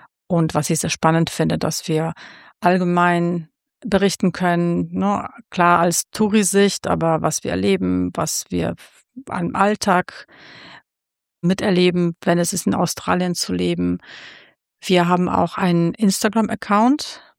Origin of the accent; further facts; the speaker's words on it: North Rhine-Westphalia, Germany; Ich komme aus Nordrhein-Westfalen und bin Kommunikationsdesignerin.